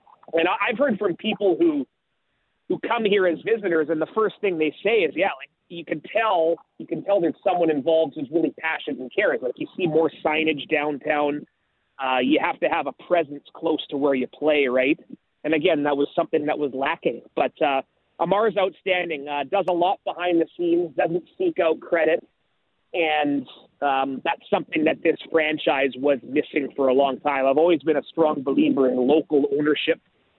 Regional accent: Vancouver, British Columbia, Canada; I grew up in Greater Vancouver

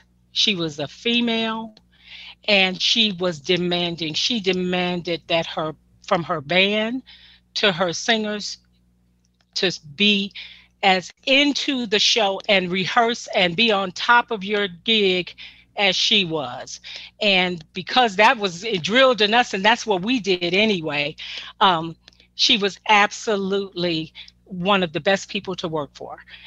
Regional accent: Detroit, Michigan, United States; I mean, you know, we're from Detroit.

